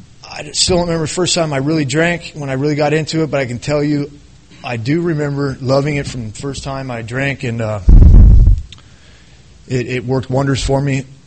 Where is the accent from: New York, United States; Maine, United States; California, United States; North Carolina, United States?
North Carolina, United States; born there; I was born in North Carolina. All my family are from the South.